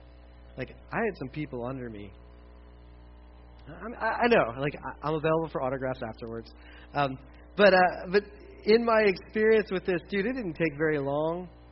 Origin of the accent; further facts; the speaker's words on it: Delaware, United States; This wasn't in town here. This is where I grew up in Delaware.